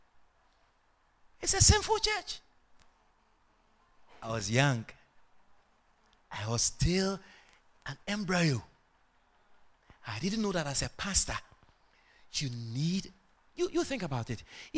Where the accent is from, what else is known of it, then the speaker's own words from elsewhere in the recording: Ghana; Because again, in the circles I grew up in Ghana, in our churches, when you get pregnant in the church, you are cast out.